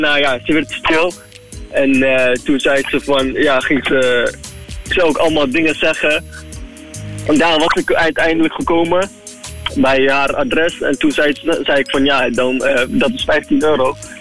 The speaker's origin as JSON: {"language": "Dutch", "country": "Iraq", "said": "Terwijl ik niet eens op een Italiaan lijk en ik ben gewoon Irakees."}